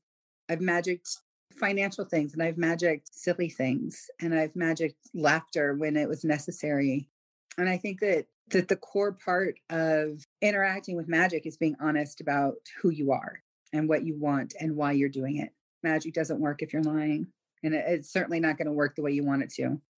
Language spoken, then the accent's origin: English; California, United States; I grew up in Southern California. I could go to any kind of church I wanted to.